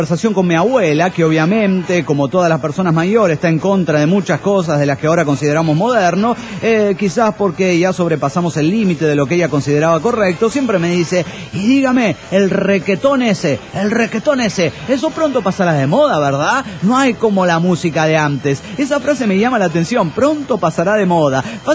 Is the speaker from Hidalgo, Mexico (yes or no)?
no; Aguascalientes, Mexico; de Aguascalientes.